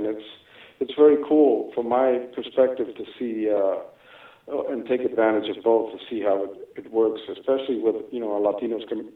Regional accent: New York, United States; Like I said, I'm from New York

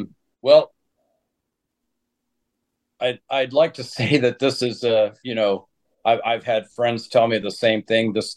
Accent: Fort Bragg, North Carolina, United States; I'm an Army brat. I was born and raised on Fort Bragg, North Carolina.

